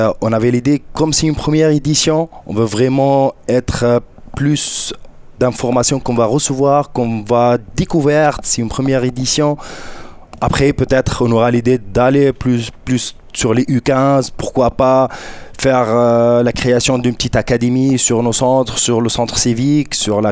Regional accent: Tunisia; J'étais arbitre aussi en Tunisie, parce que je viens de la Tunisie, du nord d'Afrique.

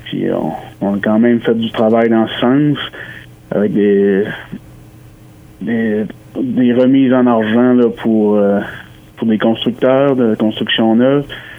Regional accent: Saint-Quentin, New Brunswick, Canada; moi, je suis premièrement originaire de Saint-Quentin, originalement du quartier 2, ce qu'on appelle dans notre coin les rangs

